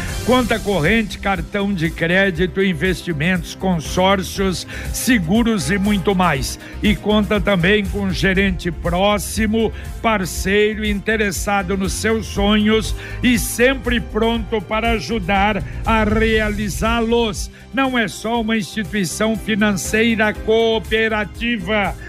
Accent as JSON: {"language": "Portuguese", "region": "Minas Gerais", "country": "Brazil", "moved": "yes", "said": "Mas nós viemos de Minas, e Minas não tinha casa de madeira."}